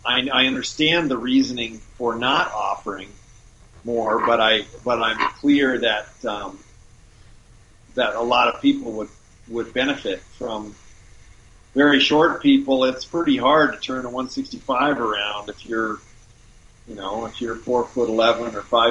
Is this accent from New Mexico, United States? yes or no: yes; Los Alamos, New Mexico, United States; You know, I grew up in Los Alamos, New Mexico, and I have a degree in physics and everything.